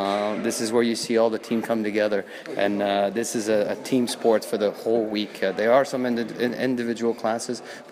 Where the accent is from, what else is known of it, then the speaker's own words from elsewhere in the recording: Canada; Us as Canadian, we're used to traveling, coming to a lot of shows in Europe.